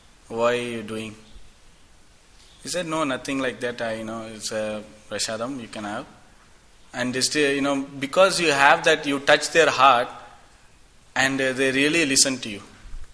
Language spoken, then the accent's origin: English; India; English is a second language; when I came first, I used to convert everything to Indian rupee. Because I come from India.